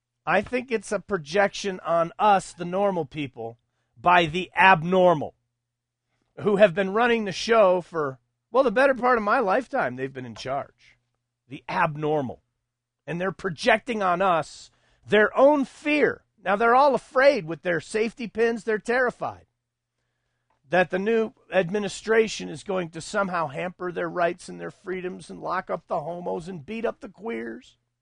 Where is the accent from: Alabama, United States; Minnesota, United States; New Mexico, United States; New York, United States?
New York, United States; Buffalo; I got beat up and made fun of and laughed at because I was from Buffalo